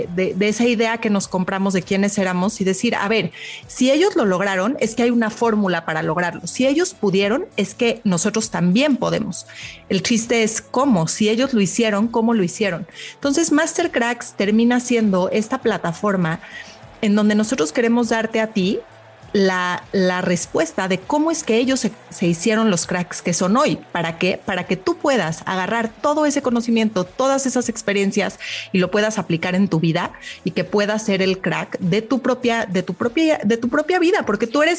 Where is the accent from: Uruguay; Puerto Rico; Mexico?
Mexico; pero yo como mexicana